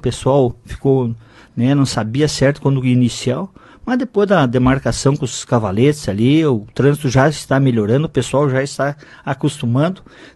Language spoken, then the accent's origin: Portuguese; Lajeado Bonito, Brazil; eu sou, né, lá do Lajeado Bonito, nasci de lá, nasci lá no Lajeado Bonito